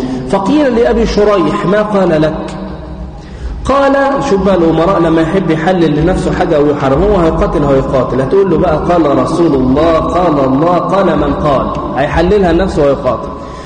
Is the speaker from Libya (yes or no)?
no; Egypt; ممكن عندنا في مصر هي ممكن تقطعها، مفيش اشكال، لكن في مكه لا